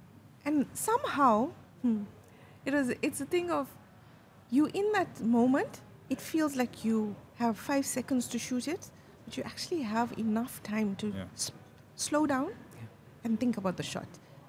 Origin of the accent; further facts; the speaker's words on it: India; Because coming from a background, I'm Indian by nationality.